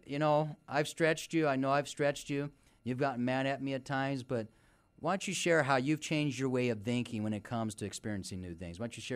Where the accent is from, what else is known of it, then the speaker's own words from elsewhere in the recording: California, United States; accent: Californian; And so I just say it's from California. We don't know how to pronounce words. So that's my accent.